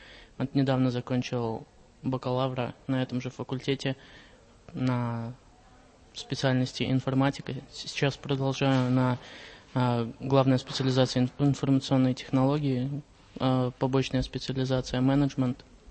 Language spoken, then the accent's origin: Russian; Belarus; потому что у нас это все в корне отличается, я сам из Беларуси.